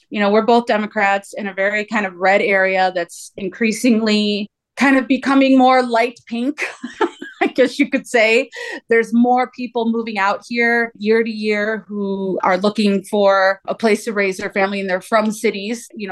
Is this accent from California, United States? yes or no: no; Detroit, Michigan, United States; We moved from Detroit and we were outsiders.